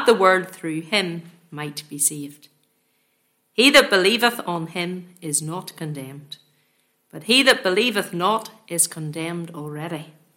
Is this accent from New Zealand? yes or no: no; Ballymoney, Northern Ireland, United Kingdom; I'm from Ballymoney, still staying in Ballymoney whenever I'm at home. No place like Ballymoney, best wee place in the world. I was born there, brought up there, and I suppose I thought I would always be there